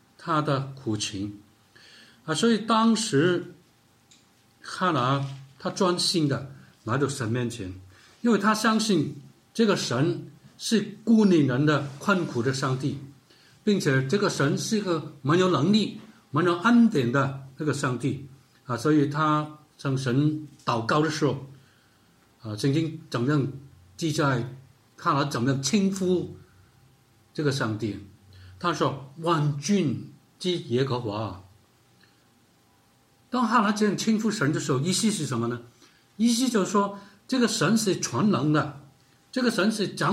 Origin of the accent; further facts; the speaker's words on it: China; 我想这个就好像我们中国人的文化是不是我们结婚我们的家庭都盼望我们能够结婚之后能够有儿子有女儿